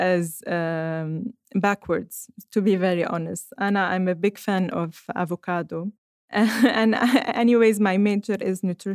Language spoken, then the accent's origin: Arabic; Lebanon; في شغلة كتير أساسية إنه إحنا كلبنانية we're very resilient